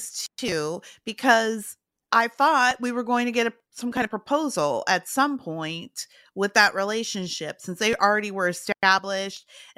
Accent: Canada; now in United States; I have family in Toronto. As you know, I'm Canadian, been to Toronto many times.

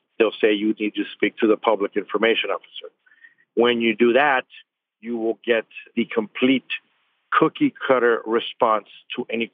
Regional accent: Douglas, Arizona, United States; I grew up in Arizona. I grew up in a small border town south of Arizona called Douglas, Arizona.

